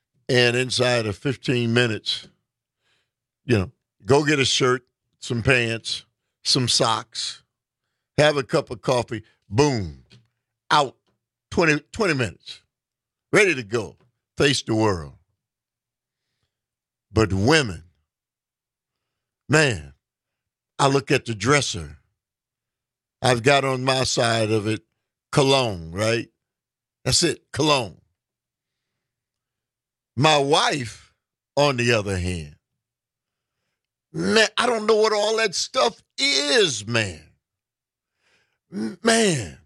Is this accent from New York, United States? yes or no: no; Milwaukee, Wisconsin, United States; and 101 FM The Shaw, and my hometown of Milwaukee.